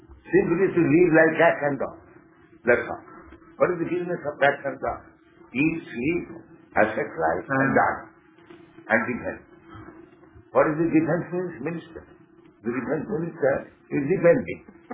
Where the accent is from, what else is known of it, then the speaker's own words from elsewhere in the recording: India; I am from India.